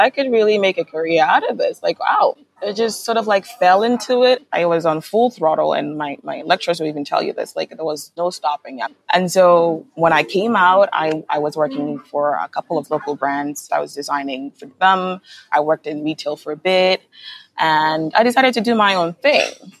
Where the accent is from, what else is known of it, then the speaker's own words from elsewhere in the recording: Kumasi, Ashanti, Ghana; So I grew up in Kumasi in a house full of close relatives.